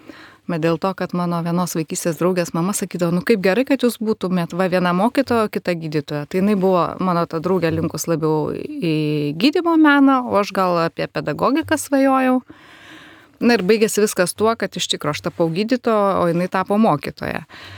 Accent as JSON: {"language": "Lithuanian", "town": "Kaunas", "region": "Kaunas County", "country": "Lithuania", "tie": "born or raised there", "said": "augau Kaune, mokiausi Kaune, gyvenimo jau tokio suaugusio, subrendusio gyvenimo pradžia irgi buvo Kaune, bet dabar gyvenu Kauno rajone."}